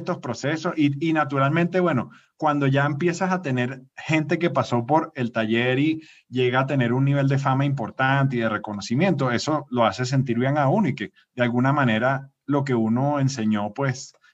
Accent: Venezuela; now in Colombia; Güey, soy como los hondureños, güey. Nuestro país no está bien. No, no, porque, bueno, Venezuela, o sea, está en muy mal estado ahorita.

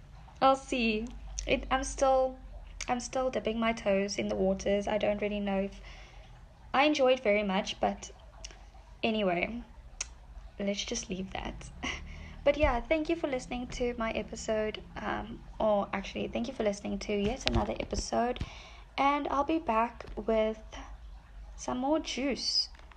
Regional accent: South Africa; especially as a South African, I see it happening.

